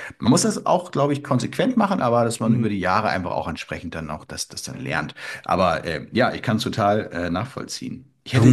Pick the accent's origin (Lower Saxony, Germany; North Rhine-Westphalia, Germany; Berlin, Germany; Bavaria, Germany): Lower Saxony, Germany; Lüneburg; aber ich komme aus Lüneburg